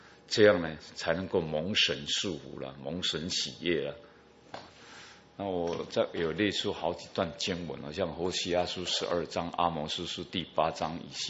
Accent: Taiwan; 就像我们台湾人哦，以前哈，我们用那个秤哈在称东西

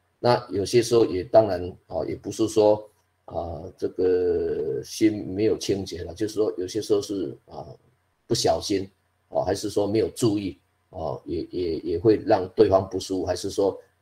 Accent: China; 我们中国人大概啊，我们这个问安这个点个头嘛哈

